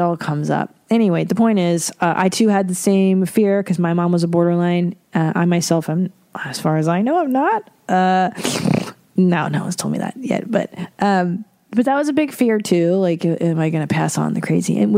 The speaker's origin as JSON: {"language": "English", "town": "Windsor", "region": "Ontario", "country": "Canada", "said": "I am an Ontario person too. I'm from Windsor."}